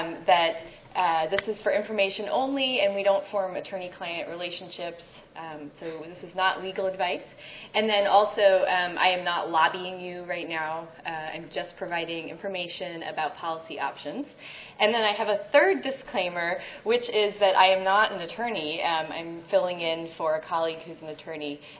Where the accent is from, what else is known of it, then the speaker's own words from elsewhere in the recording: Oakland, California, United States; and I am from Oakland, and I'm trying not to remember the fact that my body thinks it's 6 o'clock in the morning right now.